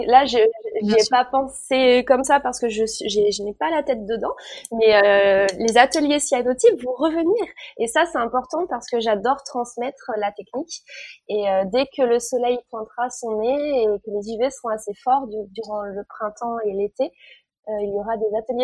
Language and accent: French; Grand Est, France; mes champs natals, là d'où je viens, en Champagne-Ardenne, dans la Marne.